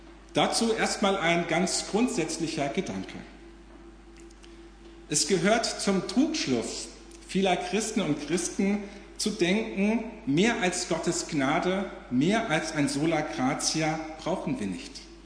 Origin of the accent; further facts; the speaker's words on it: Marburg, Hesse, Germany; now in Langen, Germany; Ich komme gebürtig aus Marburg.